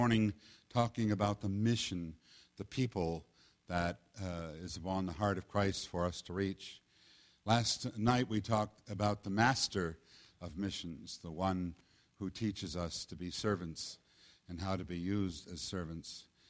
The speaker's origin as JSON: {"language": "English", "region": "England", "country": "United Kingdom", "said": "I'm an Englishman"}